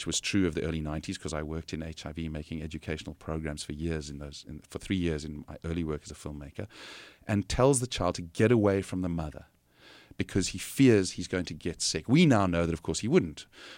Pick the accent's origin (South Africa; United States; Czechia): South Africa; one of the pressures we feel as a South African filmmakers